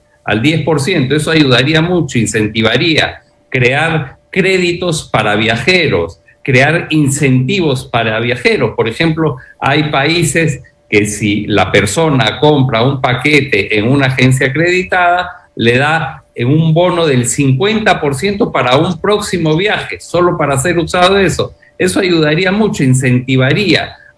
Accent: Peru; Nosotros mismos como peruanos somos unos óptimos anfitriones para con el turista.

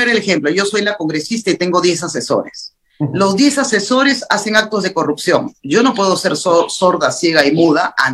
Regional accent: Peru; Mi derecho como ciudadana, mi derecho como peruana

